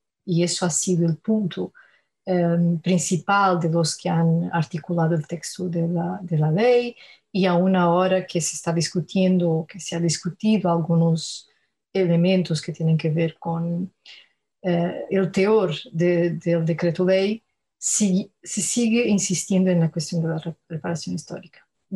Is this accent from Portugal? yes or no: yes; Portugal; Spanish is a second language; aquí como historiadora, pero también como portuguesa